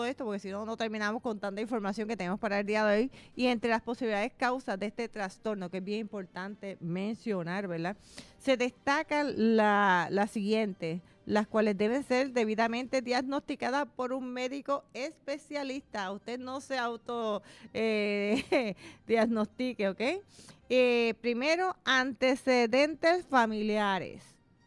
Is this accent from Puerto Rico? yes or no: yes; Puerto Rico; Como vamos a estar como los puertorriqueños, continuamos brillando, ¿verdad?, en diferentes lugares y en especial en nuestra hermana República Dominicana también.